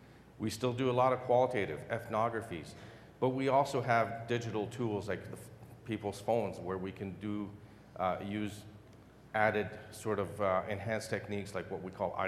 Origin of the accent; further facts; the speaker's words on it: Canada; I'm from Canada, eh?